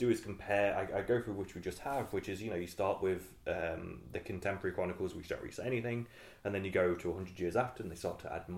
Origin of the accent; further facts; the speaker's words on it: Nottingham, East Midlands, United Kingdom; I'm from the East Midlands, and so I'm from Nottingham, so Leicester is very close to us